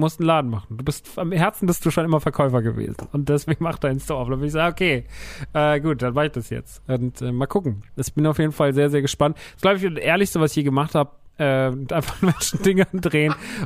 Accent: Rodgau, Hesse, Germany; Ich komme so aus dem Rottgau.

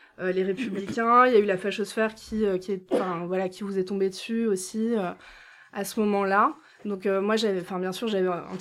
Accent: Lille, Hauts-de-France, France; moi, j'ai grandi à Lille et on parle de l'école, mon lycée est à quelques minutes d'ici, mon collège, voilà, à 15 minutes d'ici

